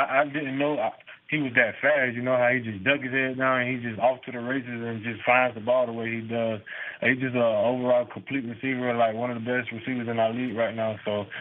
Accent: South Carolina, United States; No, I'm not from Houston. I'm from South Carolina.

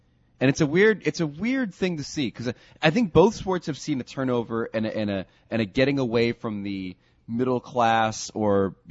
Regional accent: New Jersey, United States; Well, you know, I grew up in a real, you know, Jersey neighborhood.

